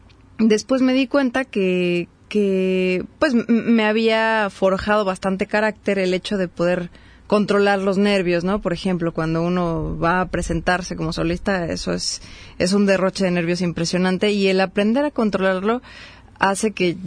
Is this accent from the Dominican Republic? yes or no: no; Mexico City, Mexico; Yo soy de Ciudad de México, ahí nací, ahí crecí